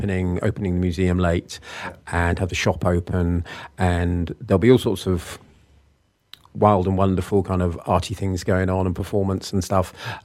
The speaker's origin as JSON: {"language": "English", "town": "Southampton", "region": "South East England", "country": "United Kingdom", "tie": "born or raised there", "said": "I grew up in Southampton"}